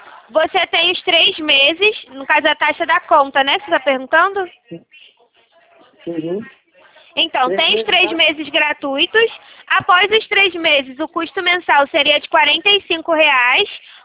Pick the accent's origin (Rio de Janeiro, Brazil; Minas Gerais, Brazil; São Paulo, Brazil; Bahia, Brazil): Rio de Janeiro, Brazil; Eu sou do Rio de Janeiro.